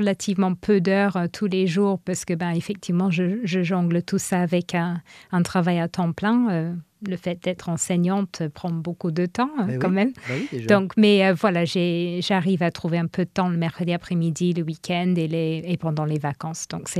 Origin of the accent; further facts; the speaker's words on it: England, United Kingdom; French is a second language; parce que mes parents sont retournés vivre en Irlande du Nord quand j'ai grandi en Angleterre. Et puis, comme ma mère est nord-irlandaise, mes parents sont retournés là-bas. Mais j'ai encore mes oncles et mes tantes dans le sud-ouest de l'Angleterre.